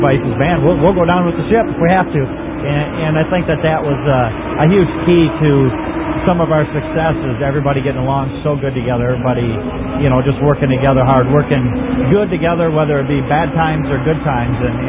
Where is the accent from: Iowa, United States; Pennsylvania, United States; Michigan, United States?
Michigan, United States; And you know, where I grew up in Michigan, I only ran one night a week